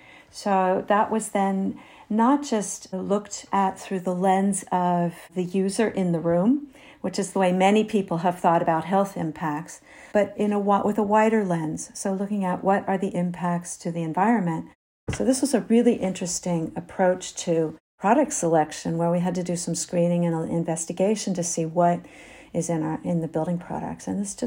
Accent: United States; moved away as an adult; now in Europe; I am an American. I was trained as an architect in the US and came out of the American approach to material selection

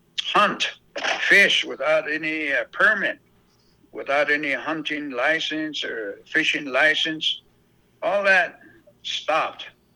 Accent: Fort Defiance, Arizona, United States; There was like maybe 9-10 people, including myself. I'm from Fort Defiance.

